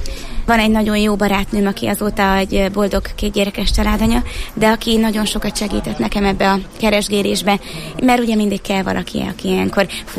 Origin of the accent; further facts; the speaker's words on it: Szombathely, Vas, Hungary; én szombathelyi vagyok